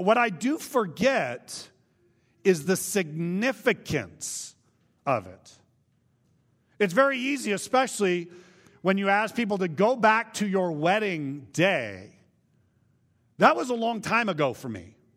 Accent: Vacaville, California, United States; I vividly remember my ordination in my hometown of Vacaville, California.

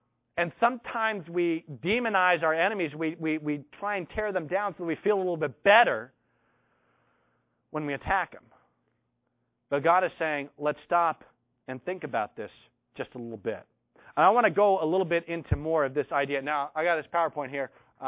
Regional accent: United States; This really reminded me of growing up in America during the height of the Cold War.

